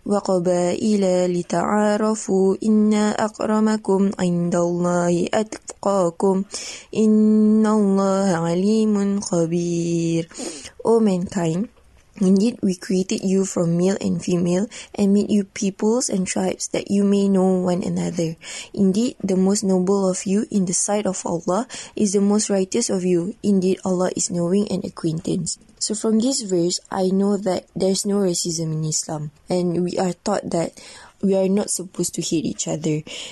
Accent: Malaysia; English is a second language; now in New Zealand; from Malaysia, and the first time I came here, I was so afraid and petrified

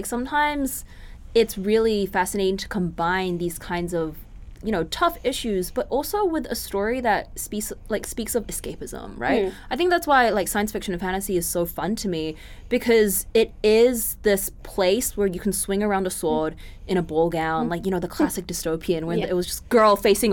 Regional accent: New Zealand; being a Kiwi is quite a vast experience

